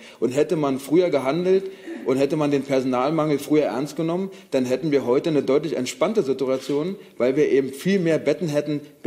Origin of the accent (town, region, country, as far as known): Brandenburg, Germany